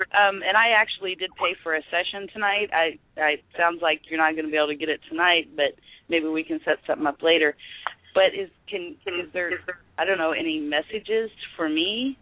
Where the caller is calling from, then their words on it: Kansas, United States; South Central.